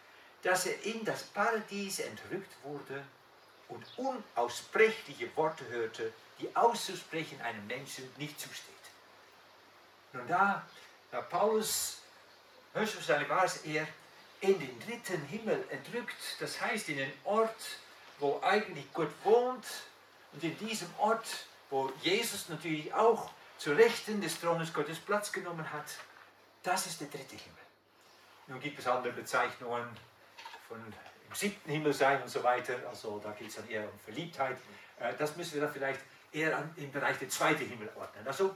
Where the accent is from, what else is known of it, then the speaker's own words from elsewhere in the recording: Netherlands; German is a second language; Ich habe festgestellt, also ich als Holländer ticke anders, denke anders.